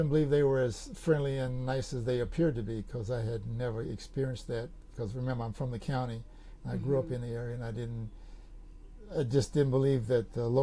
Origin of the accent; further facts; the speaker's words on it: Belvidere, Tennessee, United States; I grew up in Belvidere, Tennessee, part of the county here.